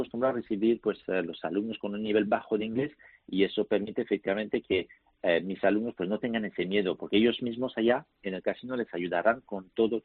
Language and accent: Spanish; France; Spanish is a second language; now in Spain; Mira, obviamente yo soy francés, ¿no? Y como verás, pues hablo español, pero lo hablo ¿por qué? Porque llevo un tiempo ya viviendo aquí en España.